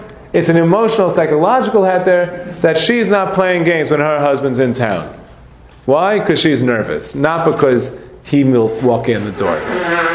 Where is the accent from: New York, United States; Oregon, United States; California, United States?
New York, United States; We lived in Washington Heights, that's where I come from. I came from Washington Heights